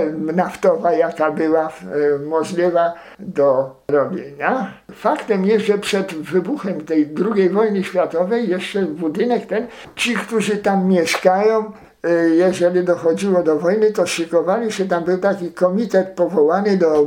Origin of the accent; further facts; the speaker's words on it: Żyrardów, Masovian Voivodeship, Poland; born there; urodziłem się jeszcze przed wojną drugą światową. Tu w Żyrardowie, na ulicy Warińskiego, tam się urodziłem, w Malinowszaku.